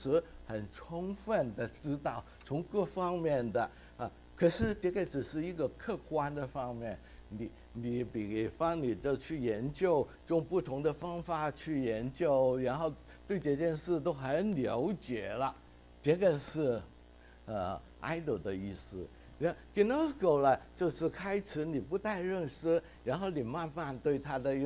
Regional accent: Hong Kong; 我们在香港长大，讲底子花，从来没有见过这样子的

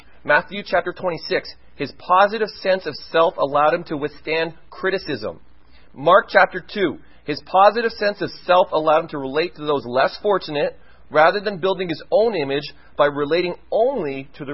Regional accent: Vancouver, British Columbia, Canada; I know many people when I grew up in Vancouver that money was a way to meet that objective.

